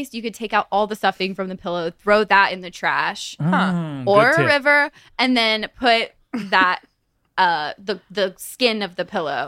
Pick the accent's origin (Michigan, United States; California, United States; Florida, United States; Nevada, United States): California, United States; I'm from just outside of Hollywood.